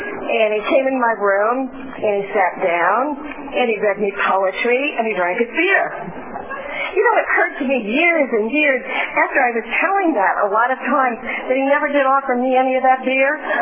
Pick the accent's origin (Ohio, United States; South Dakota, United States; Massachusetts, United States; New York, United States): New York, United States; because I came from Long Island.